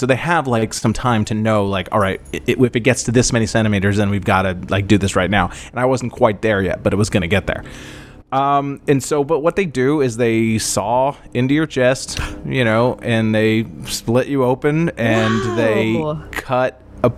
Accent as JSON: {"language": "English", "country": "Ireland", "said": "And I'm Irish."}